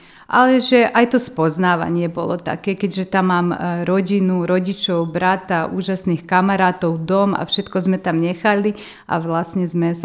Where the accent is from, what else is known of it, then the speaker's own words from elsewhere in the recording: Vojvodina, Serbia; No, pochádzam z Vojvodiny, je to pokrajina v Srbsku. Som tam narodená